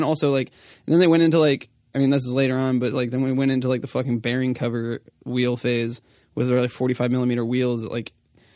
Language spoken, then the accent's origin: English; California, United States; also born or lived in Tucson; I feel like I've always identified as a Californian. I was born in Arizona.